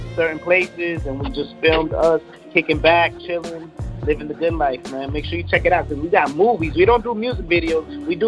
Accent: Carson, California, United States; growing up in Carson, California, 13, 14

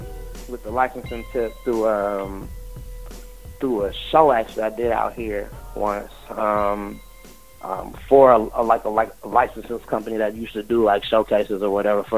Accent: the South, United States; I'm from the South.

